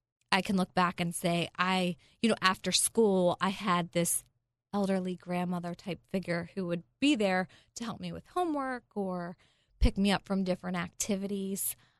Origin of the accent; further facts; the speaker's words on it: Gwynedd Valley, Pennsylvania, United States; I grew up in the suburbs of Pennsylvania, Philadelphia, so the Bluebell, Gwynedd Valley area. I was one of three children.